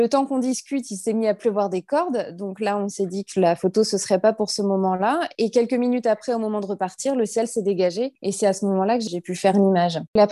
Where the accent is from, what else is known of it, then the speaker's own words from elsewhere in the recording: Normandy, France; parce qu'en tant que Normande, je suis venue plusieurs fois dans ma vie à Oulgat et sur la côte